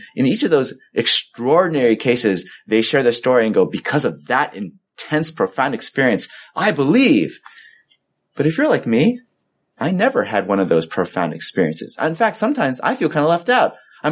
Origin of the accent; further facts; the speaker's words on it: Los Angeles, California, United States; now in Boston, United States; We know here in New England and Boston, I grew up in Los Angeles, which is farther south, closer to the equator.